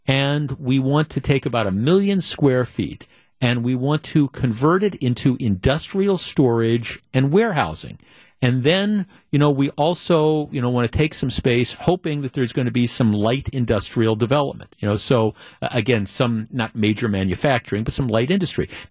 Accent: Glendale, United States; Now part of this is that I grew up in Glendale, and I mean, I can remember as a kid, as a teenager

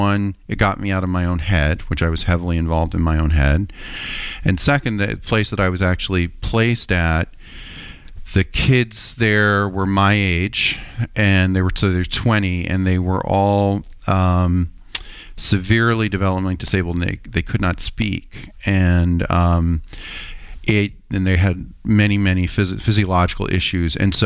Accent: Middletown, United States; So the story behind that for me personally is I grew up in Middletown.

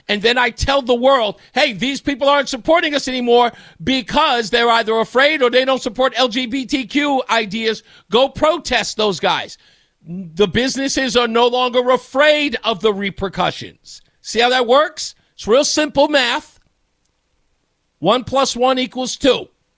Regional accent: New York, United States; And I have to say this as a New Yorker.

